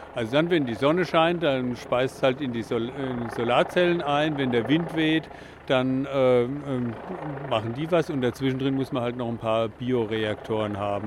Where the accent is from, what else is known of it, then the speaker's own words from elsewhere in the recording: Hesse, Germany; ich komme jetzt aus Hessen